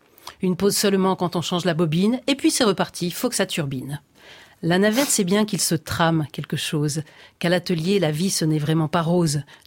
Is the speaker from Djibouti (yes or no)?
no; North, France; Moi, je suis du Nord